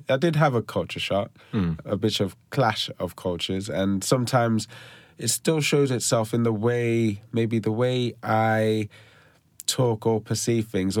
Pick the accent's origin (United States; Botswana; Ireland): Botswana; born there; I was born in a country called Botswana, just north of South Africa, sharing the border. But in Botswana, you can be born there and not be from there.